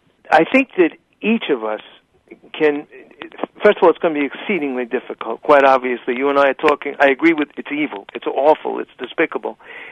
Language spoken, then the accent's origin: English; Brooklyn, New York, United States; Well, if I can, I'm 63, mm-hmm. and growing up in Brooklyn with my last name, I was always a spick.